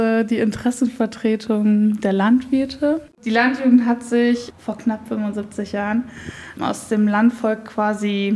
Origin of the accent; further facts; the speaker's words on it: Lower Saxony, Germany; Ich komme aus der Grafschaft Bentheim.